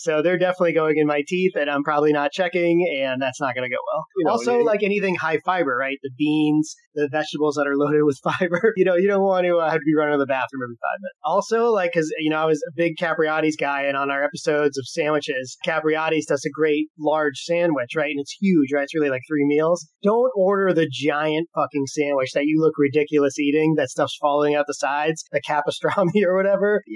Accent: New England, United States; You know, obviously we're from New England.

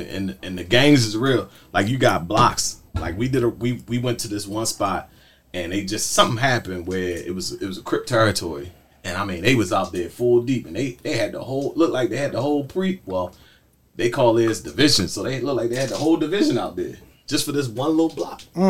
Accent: Baltimore, Maryland, United States; Baltimore, growing up in Baltimore, I mean, it's like, you know, a bunch of tribes, different area.

